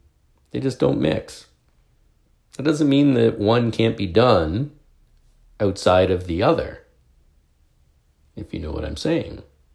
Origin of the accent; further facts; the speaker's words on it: Canada; You know, I like a beer. I'm a Canadian.